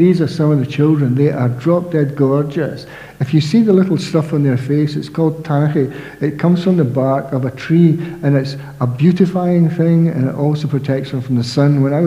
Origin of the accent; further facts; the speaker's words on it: Scotland, United Kingdom; given that I'm from Scotland and we have the purest form of English